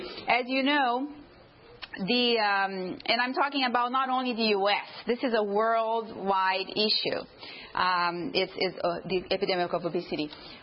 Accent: Brazil; now in United States; I'm from Brazil originally.

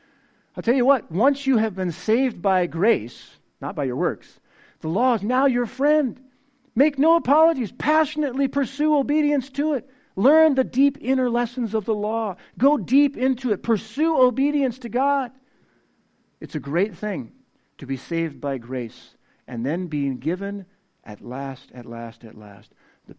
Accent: Virginia, United States; Forgive me, I'm from Virginia.

